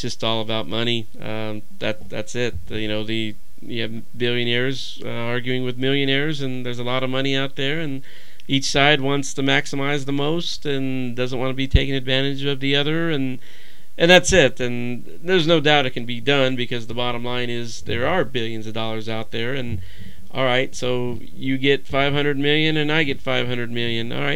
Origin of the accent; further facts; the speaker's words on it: Dallas, Texas, United States; I grew up in Dallas-Fort Worth area, and Roger Staubach wrote me when I was in the hospital.